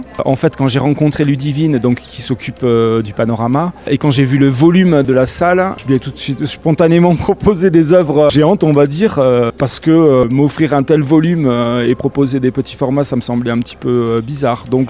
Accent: Toulouse, Occitanie, France; now in Les Chapelles, France; Moi, je suis originaire des chapelles. Moi, j'ai grandi en ville, j'ai grandi à Toulouse, mais je suis revenu ici par amour des montagnes et du cadre.

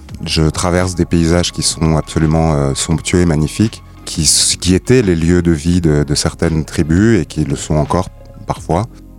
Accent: France; now in Mexico; je vis en ce moment au Mexique et je vais continuer à rouler en Amérique latine. Je suis français

